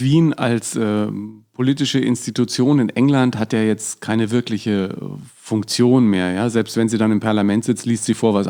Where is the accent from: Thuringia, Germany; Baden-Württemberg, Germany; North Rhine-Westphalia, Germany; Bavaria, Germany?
Bavaria, Germany; für mich als Franke